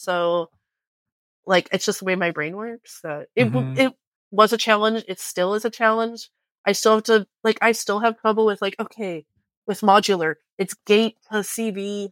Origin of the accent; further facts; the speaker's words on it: Florida, United States; so I grew up partly in South Florida, extremely influential on me.